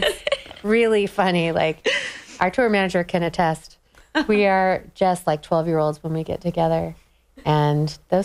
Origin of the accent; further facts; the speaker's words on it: Sacramento, California, United States; growing up in Sacramento, which is a dude-heavy music scene in Sacramento in the 90s